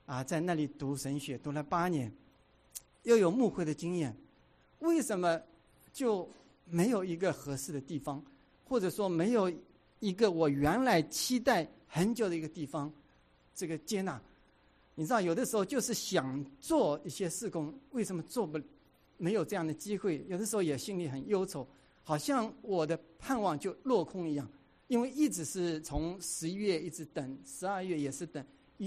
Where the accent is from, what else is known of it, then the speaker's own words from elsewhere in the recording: Hong Kong; 原来是在香港，大家知道我从香港过来